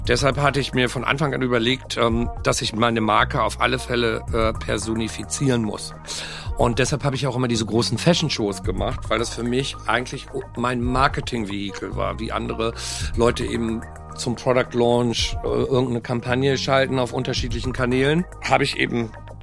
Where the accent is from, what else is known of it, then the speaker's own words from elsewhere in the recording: Bad Oldesloe, Schleswig-Holstein, Germany; also born or lived in Göttingen; Ich bin in Göttingen geboren. Dort habe ich gelebt, bis ich 12 war. Und dann bin ich mit meinen Eltern und meinem Bruder in die Nähe von Bad Oldesloe gezogen. Und in Bad Oldesloe bin ich auch zur Schule gegangen, habe Abi gemacht.